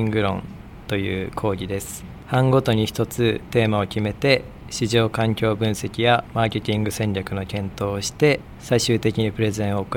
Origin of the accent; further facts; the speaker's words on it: Ota, Gunma, Japan; 出身は群馬県太田市です。